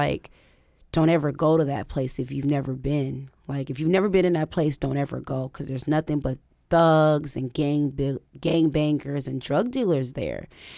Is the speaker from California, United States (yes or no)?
yes; Oakland, California, United States; So I'm from East Oakland.